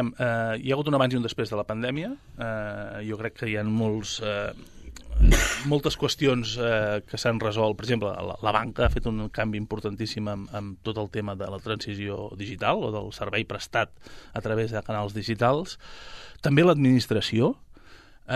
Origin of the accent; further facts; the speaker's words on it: Sabadell, Catalonia, Spain; sóc de Sabadell